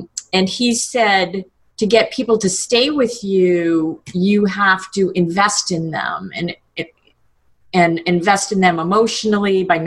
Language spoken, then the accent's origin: English; Leominster, Massachusetts, United States; In Leominster, Massachusetts, plastic capitals of the world